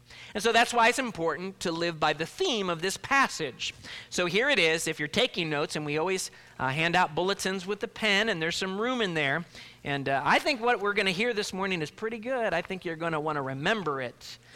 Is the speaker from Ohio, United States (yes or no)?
yes; Cleveland, Ohio, United States; could almost picture those colorful Wonder Bag breads floating on the shores of Lake Erie, where I grew up in Cleveland.